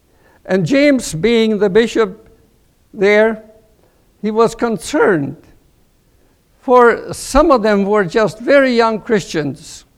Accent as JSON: {"language": "English", "region": "East Germany", "country": "Germany", "said": "It was 1946 when we came from the East to the West Germany. We were scattered people, refugees"}